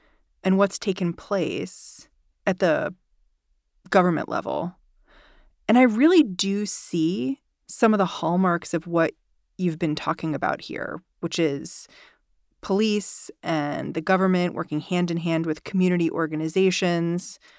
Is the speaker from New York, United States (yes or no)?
yes; New York, United States; I feel like this year, 2022, as a New Yorker, it kind of started with this shock to the system